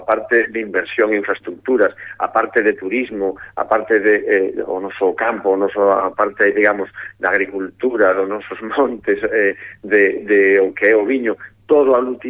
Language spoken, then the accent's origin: Galician; Meaño, Galicia, Spain; eu son de Meaño e me sinto de Meaño, pero circunstancialmente hubo épocas na miña vida donde estuve máis ligado a Sanxenxo.